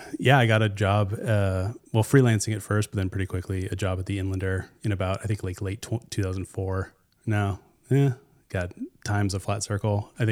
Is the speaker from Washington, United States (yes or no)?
yes; Chattaroy, Washington, United States; Yeah, I grew up around here. I was raised in Chatteroy, north of Meade. I basically spent my entire life in Spokane.